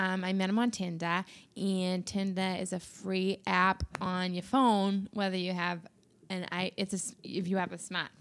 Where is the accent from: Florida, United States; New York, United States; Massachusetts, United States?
Massachusetts, United States; Winthrop; because like I'm from Winthrop and he's from Peabody.